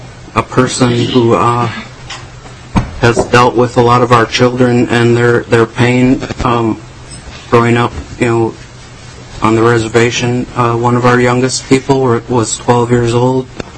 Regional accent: Minnesota, United States; I'm from the Lorsu Indian community.

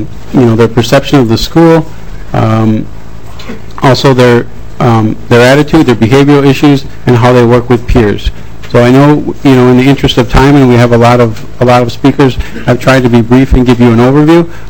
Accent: St. Paul, Minnesota, United States; I am from St. Paul, and I was blessed to be able to go on and play professional soccer for 17 years.

